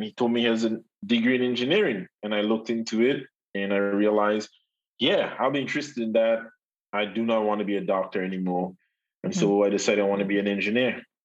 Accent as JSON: {"language": "English", "town": "Victoria", "region": "Saint Mark", "country": "Grenada", "tie": "born or raised there", "said": "I'm originally from Victoria, St. Mark."}